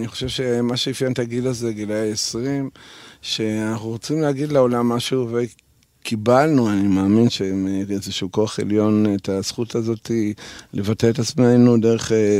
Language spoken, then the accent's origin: Hebrew; Belarus; now in Israel; רוסיה לבנה, שנות ה-70